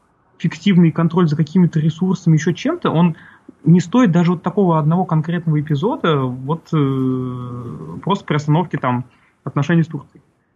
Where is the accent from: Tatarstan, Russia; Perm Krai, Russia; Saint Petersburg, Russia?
Tatarstan, Russia; Там турки у нас, вот, например, там я из Татарстана, да, в Татарстане 5 заводов турецких.